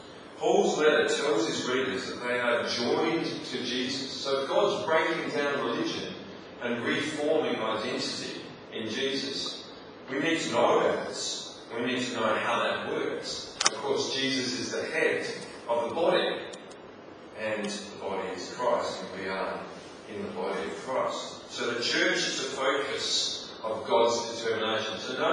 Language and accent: English; Adelaide, South Australia, Australia; Now growing up in Adelaide, we don't think of other communities necessarily